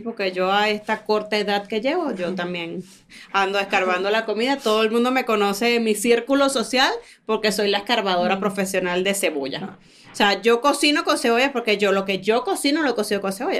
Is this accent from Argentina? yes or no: no; Mexico; yo de verdad soy, o sea, mexicana de pura cepa, de la más profunda, de lo más profundo de la tierra, de la penca del maguey. O sea, para un pan de muerto yo nací, crecí y viviré aquí el resto de mi vida.